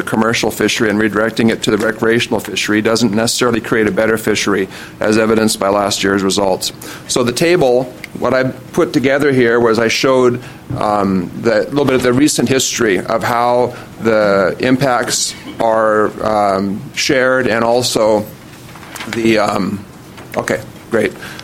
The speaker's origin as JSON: {"language": "English", "town": "Longview", "region": "Washington", "country": "United States", "said": "from Longview, a commercial advisor for the Columbia."}